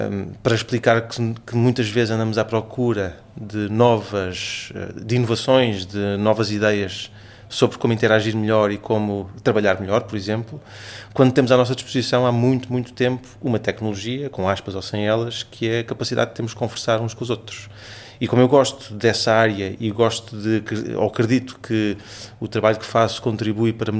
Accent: Sesimbra, Setúbal, Portugal; sou um peixito, quer dizer que sou de Sesimbra

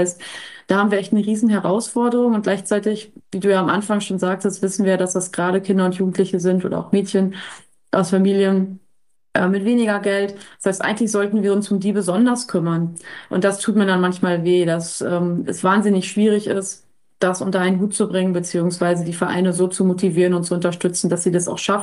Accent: North Rhine-Westphalia, Germany; born there; ich komme ja gebürtig aus Westfalen.

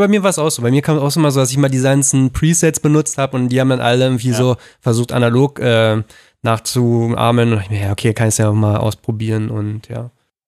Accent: Berlin, Germany; das sind so, die ich als Berliner echt schätzen kann

